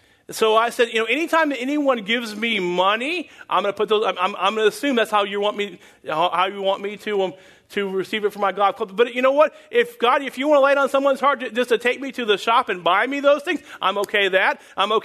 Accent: Pakistan; now in Dubai, United Arab Emirates; So the first question is, where are you from? I'm from Pakistan.

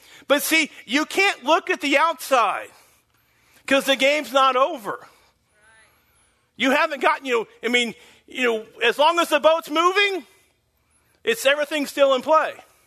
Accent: Oklahoma, United States; I'm from Oklahoma, but when I was younger, I used to go to the ocean a lot.

